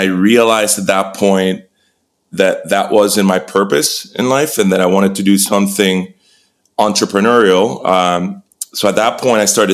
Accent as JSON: {"language": "English", "country": "Puerto Rico", "said": "So I'm originally from Puerto Rico."}